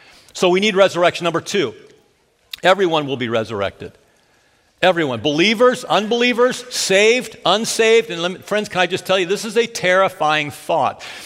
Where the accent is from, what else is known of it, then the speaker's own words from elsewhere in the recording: Los Angeles, California, United States; So I'm from Southern California, from the Los Angeles area. Earthquakes are really common.